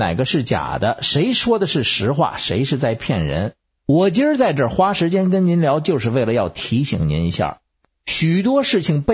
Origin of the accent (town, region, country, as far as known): Beijing, China